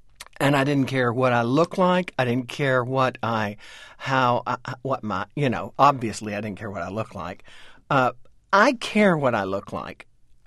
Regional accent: Texas, United States; also born or lived in Louisville, Kentucky; I'm from Texas. I'm from East Texas. I'm from big land-owning people, big ranchers, big hunters, big athletes. They all talk like that.

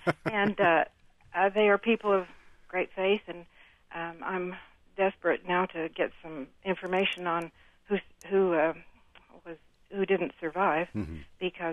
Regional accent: Greensburg, Kansas, United States; now in Tucson, United States; Well, I was born in Greensburg a long time ago, back during the Dust Bowl

